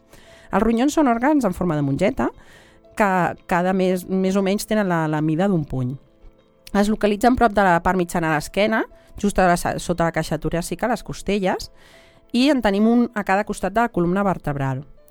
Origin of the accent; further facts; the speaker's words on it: Barcelona, Catalonia, Spain; com a cap de Sant Andreu que som, de Barcelona ciutat